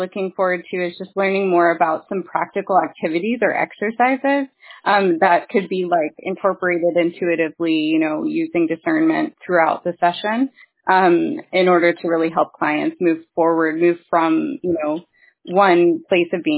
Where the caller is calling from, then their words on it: Connecticut, United States; I'm calling in from Connecticut right now.